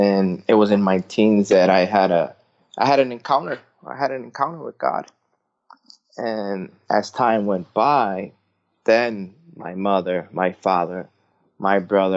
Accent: Puerto Rico; I grew up in Puerto Rico. I lived very close to a military base, and I had a lot of family members that served.

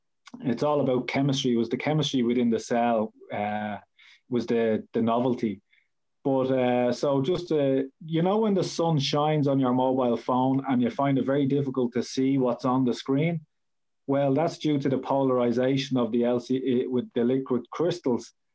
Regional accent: Dublin, Leinster, Ireland; So, so obviously I'm from Dublin.

